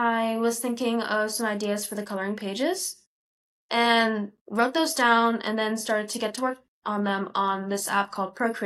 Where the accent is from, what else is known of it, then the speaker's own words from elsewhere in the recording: Gainesville, Florida, United States; I'm from Gainesville, Florida. I am 13 years old and I go to PK Young.